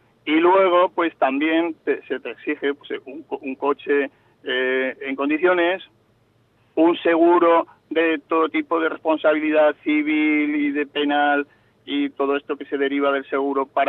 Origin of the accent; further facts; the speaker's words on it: Encinacorba, Aragon, Spain; Yo soy natural de Encina Corva.